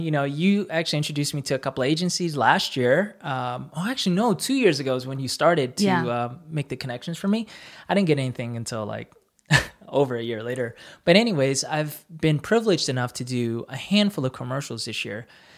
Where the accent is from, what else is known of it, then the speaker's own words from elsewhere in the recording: United States; I'm from the United States. I'm a half Korean from the United States